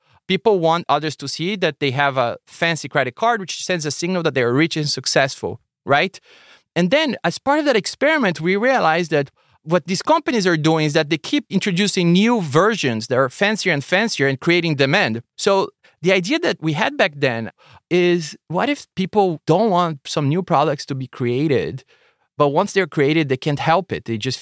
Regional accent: Brazil; I'm from Brazil originally, and I had some connections back in Brazil

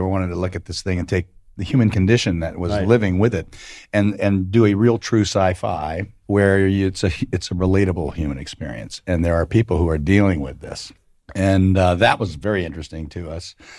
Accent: Massachusetts, United States; We're from Massachusetts.

